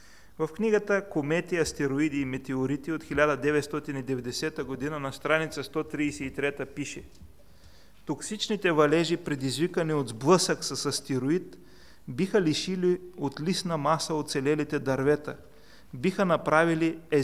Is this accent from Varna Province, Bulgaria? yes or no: yes; Varna, Varna Province, Bulgaria; Това ви го казвам не за да ви плаша, че сме варненци